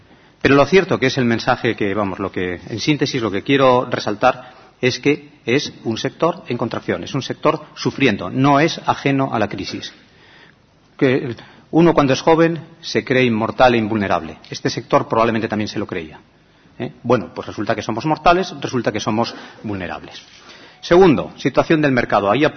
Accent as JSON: {"language": "Spanish", "country": "Spain", "said": "nosotros, como sociedad, como españoles"}